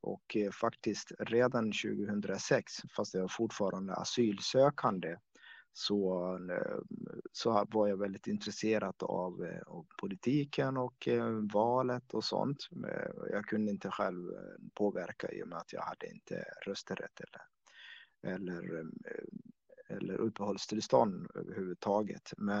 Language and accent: Swedish; Somalia; now in Borlänge, Sweden; jag är uppvuxen, född i Somalia och jag levde på landsbygden, vallade med djur och, på steppen helt enkelt. Och när de här områdena blev obebodliga på grund av klimatförändringen så flyttade jag och familjen därifrån till en storstad.